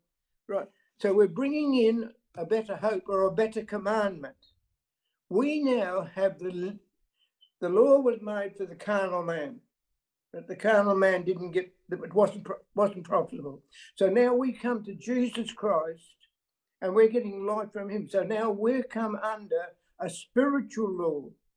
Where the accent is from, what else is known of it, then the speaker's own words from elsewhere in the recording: Western Australia, Australia; from Western Australia. I'm still in Western Australia.